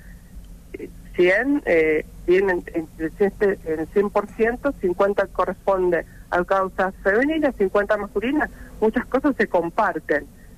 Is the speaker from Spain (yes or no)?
no; Rosario, Santa Fe, Argentina; Bueno, nosotros somos de Rosario, ¿no?